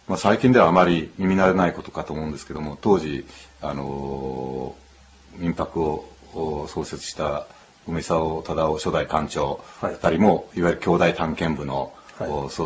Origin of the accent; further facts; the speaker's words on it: Hiroshima, Japan; 私のちょっと過去を簡単にお話しますと、広島で家が呉服屋をしておりましたんで。